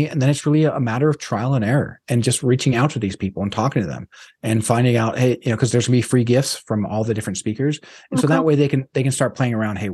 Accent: United States; but especially as an American, as a Westerner, we fetishize the idea of being our own worst enemy.

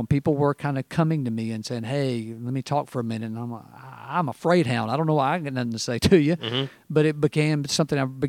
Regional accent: Marietta, Georgia, United States; I started kind of a, I guess you would say, typical Southern upbringing. Grew up near Atlanta. I grew up in Marietta before everybody in the world moved there. It was a smaller town when I grew up.

